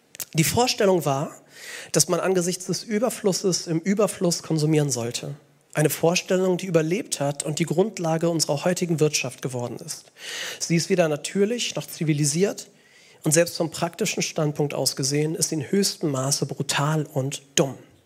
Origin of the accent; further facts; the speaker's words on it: Hamburg, Germany; Und wir als Hamburger